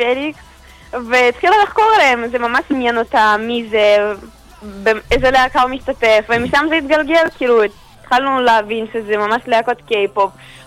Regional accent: Rishon LeZion, Central District, Israel; ובעצם כולנו מראשון לציון

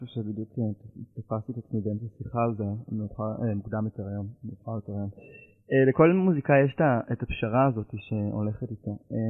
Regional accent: Jerusalem, Jerusalem District, Israel; באופן כללי, ירושלמים, שומעים אליו, אני בא מתוככם.

